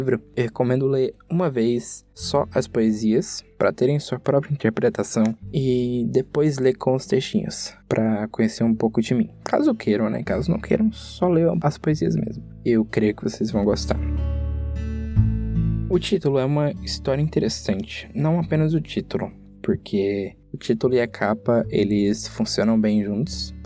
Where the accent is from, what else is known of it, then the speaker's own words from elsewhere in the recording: Goiânia, Goiás, Brazil; tenho 19 anos, sou de Goiânia, Goiás